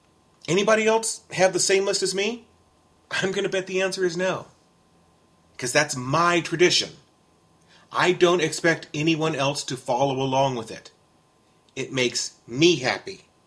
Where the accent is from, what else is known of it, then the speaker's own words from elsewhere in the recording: United States; I know I'm an American. I am fully aware of which country I was born and raised and live in.